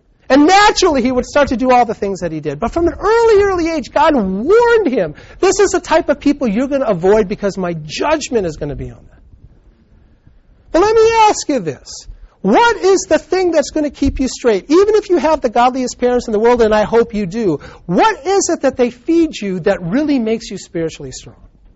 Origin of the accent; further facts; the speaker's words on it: Sacramento, California, United States; I'm from Sacramento.